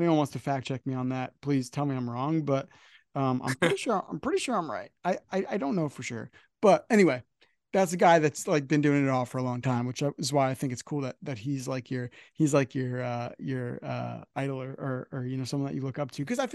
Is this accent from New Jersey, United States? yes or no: yes; New Jersey, United States; I'm from Northern New Jersey, so I don't have that as often